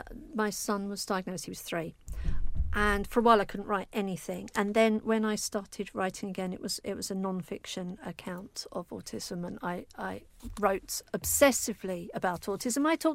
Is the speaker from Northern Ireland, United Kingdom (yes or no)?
no; East of England, United Kingdom; accent: Essex; my accent, my Essex girl accent, you know.